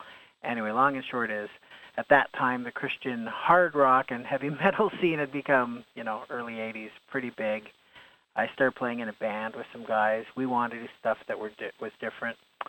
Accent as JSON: {"language": "English", "town": "Toronto", "region": "Ontario", "country": "Canada", "tie": "born or raised there", "said": "I was raised in the West End of Toronto"}